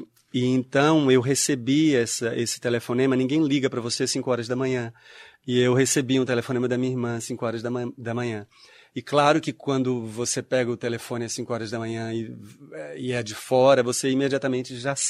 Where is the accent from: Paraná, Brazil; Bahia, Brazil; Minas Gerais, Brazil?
Bahia, Brazil; Salvador; uma escola conhecida no subúrbio de Piripiri, de onde eu venho, em Salvador, na Bahia.